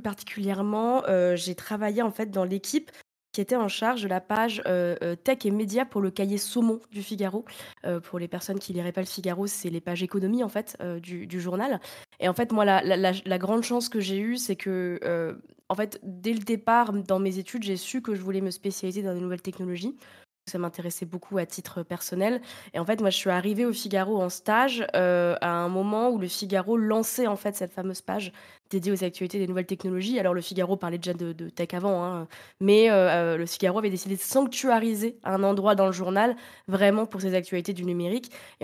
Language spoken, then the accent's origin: French; Reims, Grand Est, France; born there; Alors, je suis née à Reims.